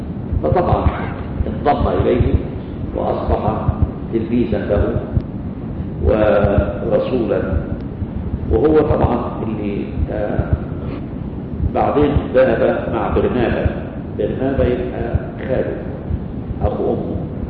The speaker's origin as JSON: {"language": "Arabic", "country": "Egypt"}